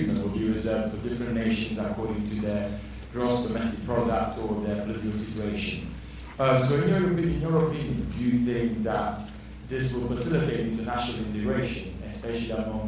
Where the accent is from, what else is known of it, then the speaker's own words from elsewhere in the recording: Italy; I'm a student here at LSE. I'm from Italy.